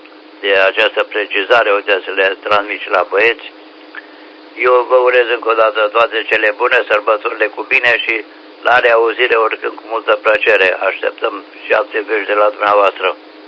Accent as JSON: {"language": "Romanian", "region": "Oltenia", "country": "Romania", "said": "suntem olteni"}